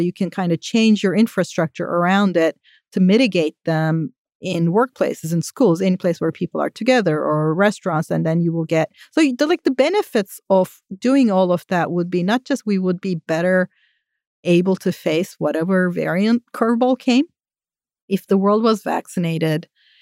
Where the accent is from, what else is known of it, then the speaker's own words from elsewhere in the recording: Turkey; I grew up in Turkey and tap water wasn't considered safe